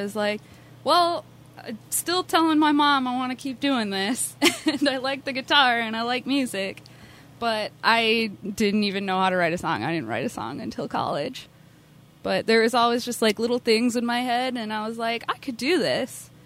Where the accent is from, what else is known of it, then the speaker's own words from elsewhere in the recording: Rochester, United States; I am from Rochester.